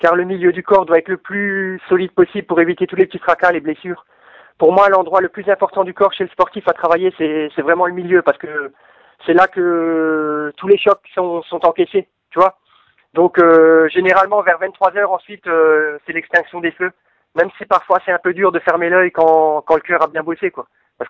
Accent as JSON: {"language": "French", "region": "Grand Est", "country": "France", "said": "j'ai commencé avec les championnats départementaux de cross chez moi en Alsace en janvier 1998."}